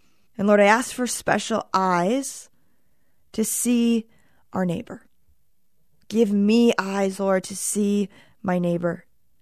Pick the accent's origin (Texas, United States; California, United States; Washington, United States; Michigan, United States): Michigan, United States; Sometimes I can be like, oh, the weather. I'm from Michigan.